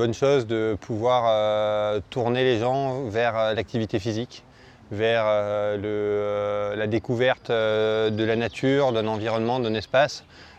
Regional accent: France; Moi, j'ai grandi dans les Pyrénées. Je suis de l'âge de Kylian.

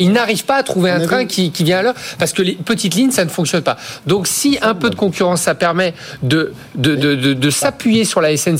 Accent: France; accent: French; pardon pour mon accent français.

